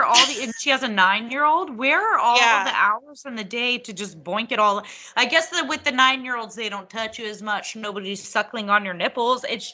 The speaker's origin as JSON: {"language": "English", "region": "Texas", "country": "United States", "said": "Fair enough. I am from Texas and I get very confused because it takes you days and days to drive across this fucking state."}